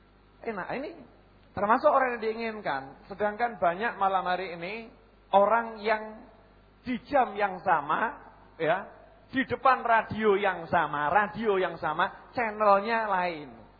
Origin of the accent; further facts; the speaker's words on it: Surakarta, Central Java, Indonesia; born there; Saya juga dari mana? Hadramut, tapi turunan. Sekarang udah Semanggi ya. Lahir di Pasar Kliwon.